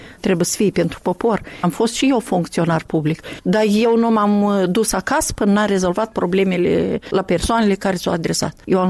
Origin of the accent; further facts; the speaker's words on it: Krasnoyarsk, Krasnoyarsk Krai, Russia; first language Russian; Romanian is a second language; moved away; Eu sunt din Krasnoiarsk venită. Eu acolo m-am născut, acolo am trăit, pentru mine limba rusă e limba maternă, eu am învățat aici limba de stat